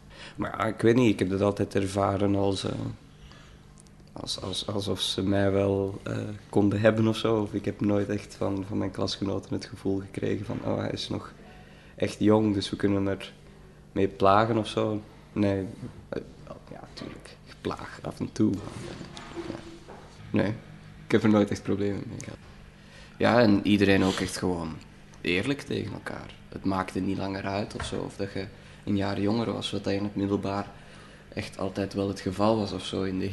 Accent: Duffel, Antwerp, Belgium; Duffel. Dus dat is een beetje onder Antwerpen, niet zo ver daar vandaan. Naar provincie Antwerpen.

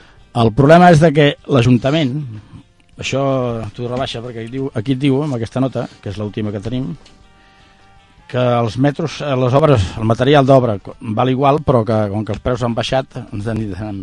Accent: Mediona, Catalonia, Spain; a mi jubilat vull anar a Mediona a viure a casa, allà al meu poble

